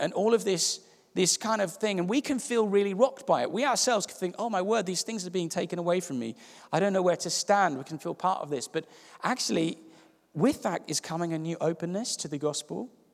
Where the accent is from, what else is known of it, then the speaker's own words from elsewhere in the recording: South Africa; I grew up in South Africa. I grew up where the beaches are actually decent, on the east coast of South Africa.